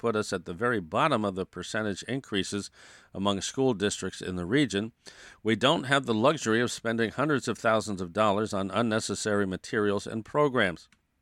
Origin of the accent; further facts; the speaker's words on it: South Windsor, Connecticut, United States; My journey in agriculture began in my hometown of South Windsor, where I started milking cows for a local farmer at age 15.